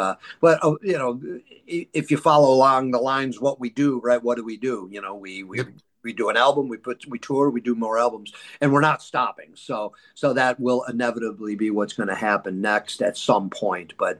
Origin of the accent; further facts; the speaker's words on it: Buffalo, New York, United States; when we're talking sports earlier, I'm from Buffalo. I still play ice hockey.